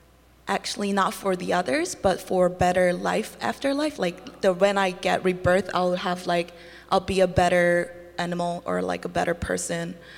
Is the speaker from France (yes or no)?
no; South Korea; I grew up in Korea, and Buddhism is like a cultural religion in Korea